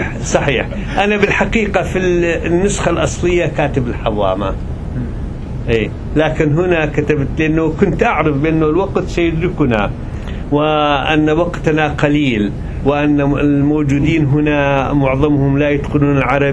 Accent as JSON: {"language": "Arabic", "country": "Iraq", "said": "فلا تستطيع أنت كعراقي، لا تستطيع أن تفكر بشيء خارج المآسي التي تحدث الآن في العراق."}